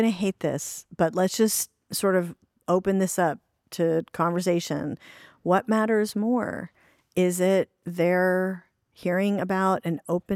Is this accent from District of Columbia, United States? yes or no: yes; Washington, District of Columbia, United States; I grew up in Washington, D.C.